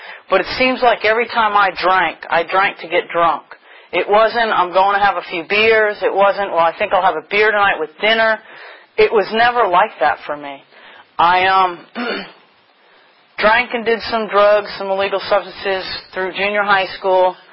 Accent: New York, United States; now in Richmond, United States; I'm from New York. I've been in Richmond for actually over 20 years now, about 21 years.

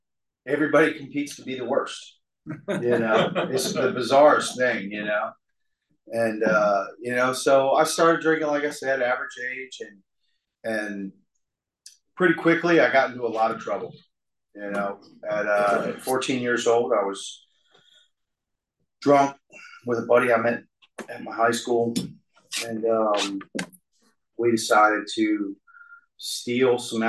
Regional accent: Kensington, Maryland, United States; But I grew up in Kensington, Maryland. I grew up in a big family.

